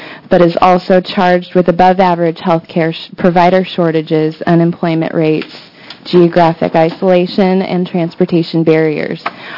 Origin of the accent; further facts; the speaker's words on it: La Grande, Oregon, United States; I am from LaGrand, Oregon.